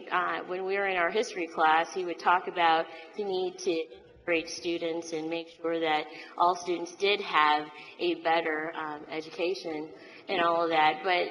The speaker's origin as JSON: {"language": "English", "town": "University City", "region": "Missouri", "country": "United States", "tie": "born or raised there", "said": "And I have to say that I was born and raised in University City."}